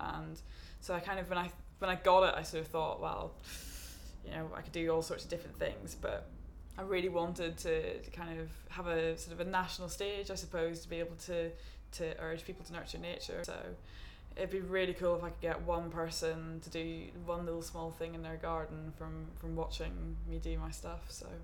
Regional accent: Greyabbey, Northern Ireland, United Kingdom; I'm 29, and I'm from Gray Abbey in Northern Ireland.

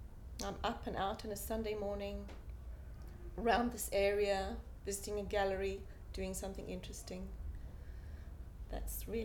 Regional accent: Durban, KwaZulu-Natal, South Africa; moved away as an adult; also born or lived in Israel; I was born in South Africa, as you can hear. I grew up in the lovely city of Durban. And at the age of 21, I went to live on a kibbutz in Israel. I lived there for 17 years.

